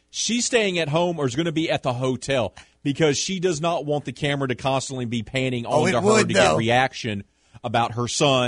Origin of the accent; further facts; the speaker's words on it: Alabama, United States; I'm from Alabama.